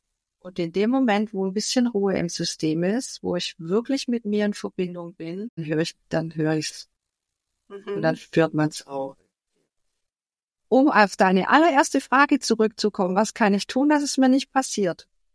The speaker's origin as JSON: {"language": "German", "region": "Swabia", "country": "Germany", "said": "also bei uns im Schwabenland sagt man, dass es erstmal so schnackelt."}